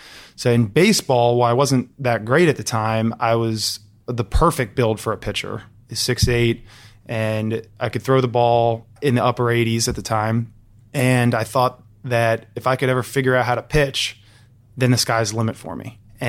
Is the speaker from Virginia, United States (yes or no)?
yes; Alexandria, Virginia, United States; Sure. So I grew up in Alexandria, Virginia. I've always had two pretty deep passions, and that was sports and math.